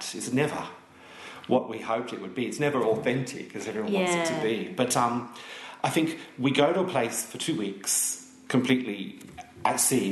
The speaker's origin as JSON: {"language": "English", "region": "Queensland", "country": "Australia", "tie": "born or raised there", "said": "I guess my involvement with Vietnam now has been longer than my involvement with my hometown and sort of in my life in North Queensland where I came from."}